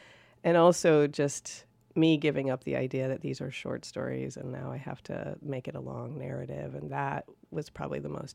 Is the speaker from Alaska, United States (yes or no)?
yes; Fairbanks, Alaska, United States; also born or lived in Anchorage; Well, I grew up in Fairbanks and Anchorage, but my mom's family grew up in Fairbanks.